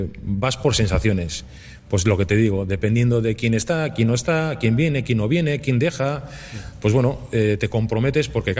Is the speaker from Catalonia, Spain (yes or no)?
no; Bermeo, Basque Country, Spain; Y si será en Bermeo, para mí mejor. Porque estoy en mi pueblo, con mi gente